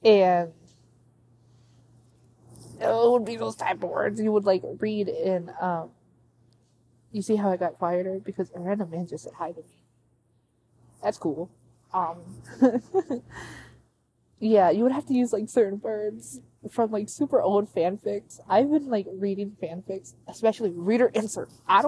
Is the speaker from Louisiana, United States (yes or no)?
no; Ohio, United States; So I'm from Ohio. Yippee! Shout out my Ohioans.